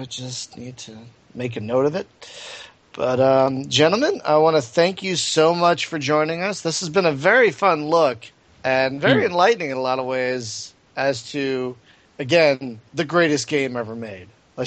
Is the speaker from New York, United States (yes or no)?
no; Philadelphia, Pennsylvania, United States; I'm from Philly. We were born to curse there.